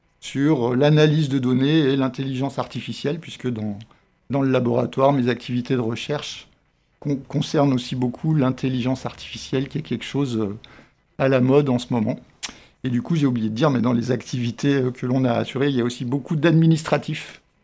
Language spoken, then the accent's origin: French; Auvergne-Rhône-Alpes, France; j'ai fait mes études en Haute-Savoie, puisque je suis originaire de Haute-Savoie. D'abord à Annecy